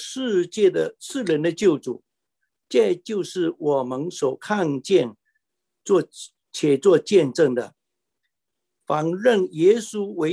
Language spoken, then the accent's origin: Chinese; Singapore; 那么我是新加坡人，新加坡已经立法不让新加印度人入境了